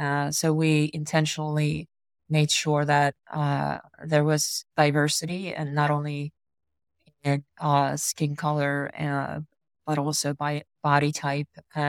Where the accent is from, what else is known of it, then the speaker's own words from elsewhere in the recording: United States; And I grew up here in America, and I didn't feel the representation as growing up. Came here when I was 7 years old.